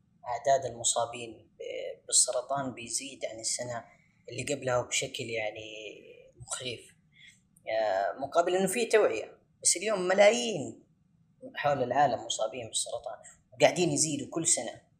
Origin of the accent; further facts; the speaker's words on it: Saudi Arabia; الجهات المختصة المعنية بهذا الموضوع عندنا في السعودية